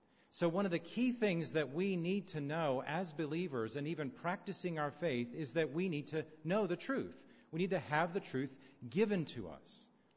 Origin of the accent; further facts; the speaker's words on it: Florida, United States; I actually grew up in Florida, in the U.S., and I grew up in the Baptist church. So believe it or not, I was a Baptist.